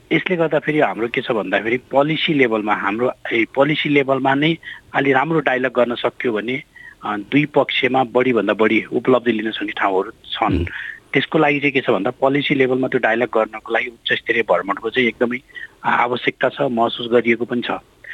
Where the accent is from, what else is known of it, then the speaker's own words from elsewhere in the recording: Chitwan, Bagmati, Nepal; मेरो घर चितवन हो